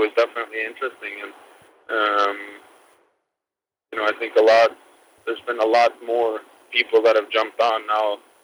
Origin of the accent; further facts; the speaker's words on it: Winnipeg, Manitoba, Canada; I've known since I grew up in Winnipeg.